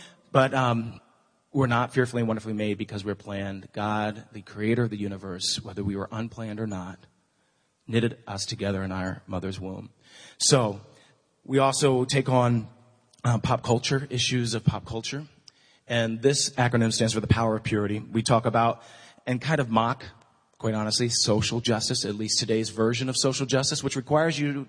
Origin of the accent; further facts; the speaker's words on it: Pennsylvania, United States; So this is my family I grew up with in Lancaster County, Pennsylvania.